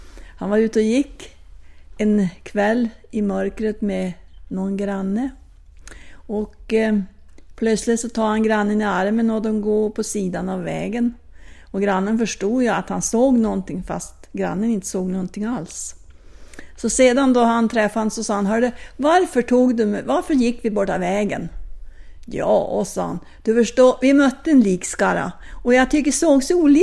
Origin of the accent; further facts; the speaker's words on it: Torrböle, Västerbotten County, Sweden; born there; now in Mullsjö, Sweden; och jag är född i Torrböle. Och mina föräldrar var ju bönder förstås. Och sen så då gifte jag mig och flyttade hit till Mullsjö här och jag har bott i 55 år.